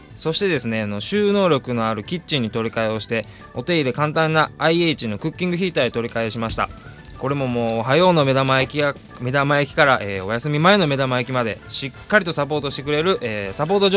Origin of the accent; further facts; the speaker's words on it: Osaka, Japan; 僕は大阪生まれの大阪育ちです。ちょっと控えめな大阪人です。